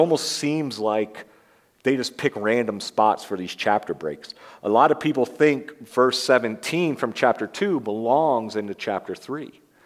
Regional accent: the South, United States; Yeah, I know Wayne. I'm from the South. Don't hate me.

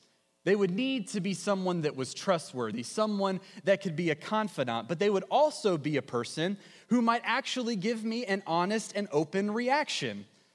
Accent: Chapin, South Carolina, United States; The scene is a back porch on a cold winter's night in the small town of Chapin, South Carolina, my hometown.

